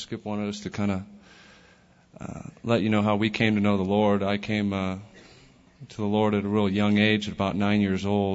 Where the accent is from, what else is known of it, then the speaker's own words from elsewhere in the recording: California, United States; growing up in California, it was going surfing in the morning and getting high before school